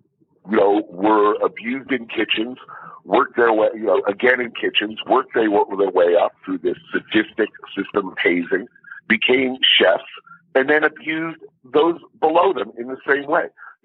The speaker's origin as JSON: {"language": "English", "region": "New York", "country": "United States", "said": "I mean, I'm from New York."}